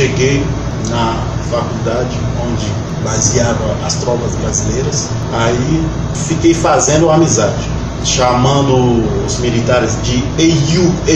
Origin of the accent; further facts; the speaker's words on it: Nord-Est, Haiti; Portuguese is a second language; Eu sou do Nordeste do Haiti, fica a 400 quilômetros daqui para lá. Eu cheguei aqui na capital para atrás de uma vida melhor.